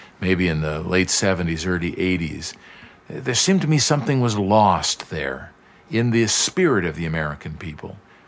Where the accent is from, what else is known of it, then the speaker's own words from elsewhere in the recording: Canada; I'm Canadian, but I saw that it changed